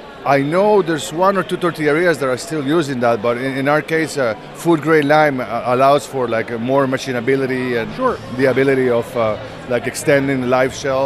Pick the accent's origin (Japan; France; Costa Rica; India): Costa Rica; now in Vermont, United States; I'm originally from Costa Rica. Are you? Yeah, but I've been in Vermont since 2000 and in the States since 1992, so I've lived in the United States more than I lived in Costa Rica.